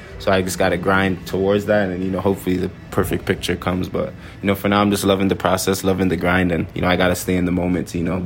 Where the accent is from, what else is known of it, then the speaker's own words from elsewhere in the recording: Toronto, Ontario, Canada; growing up in Rexdale, just a very community-like thing. Everyone was just, you know, I lived in a complex housing, so all my neighbors were like family to me.